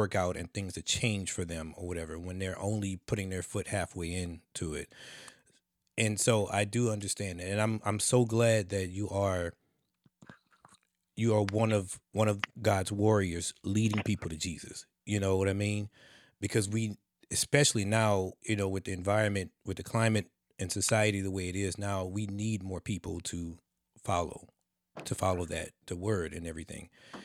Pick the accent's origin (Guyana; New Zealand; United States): United States; Louisiana; I'm from the South. I'm from Louisiana.